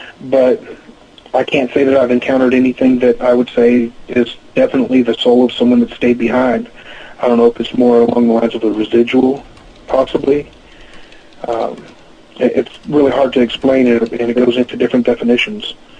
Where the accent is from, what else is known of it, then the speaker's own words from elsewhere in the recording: California, United States; I grew up in California, and I've traced back a few of my distant relatives that might have been at Waverly.